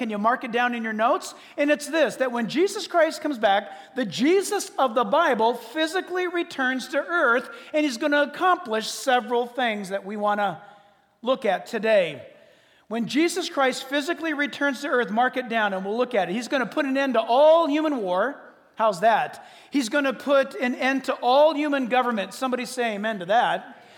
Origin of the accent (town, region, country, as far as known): United States